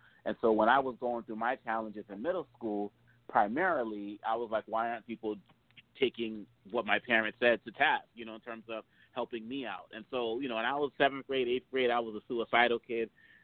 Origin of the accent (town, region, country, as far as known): Boston, Massachusetts, United States; born or raised there